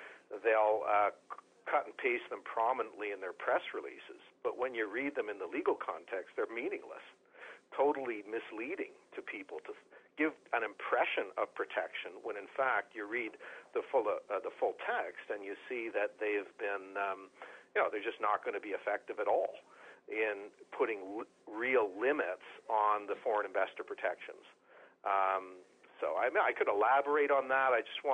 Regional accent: Canada; It's striking to me as a Canadian.

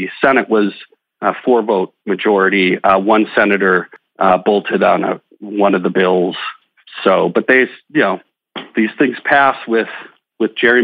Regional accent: Wauwatosa, Wisconsin, United States; The city of Wauwatosa, when I grew up in Wauwatosa, it was a ruby red Republican town.

